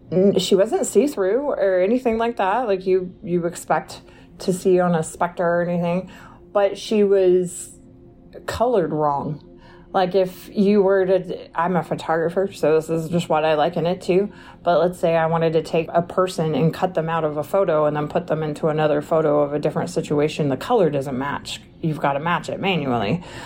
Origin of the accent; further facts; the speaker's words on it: Oklahoma, United States; I'm from Oklahoma